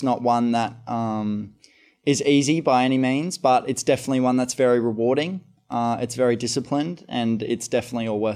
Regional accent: Gold Coast, Queensland, Australia; Yeah, my hometown. So it was an experience, that's for sure.

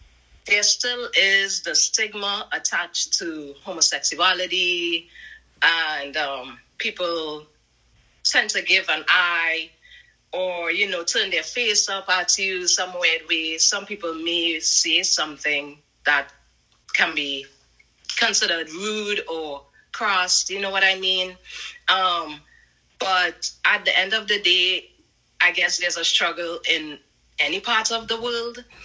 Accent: Trinidad & Tobago; Growing up in Trinidad, I lived with my mom and my brother.

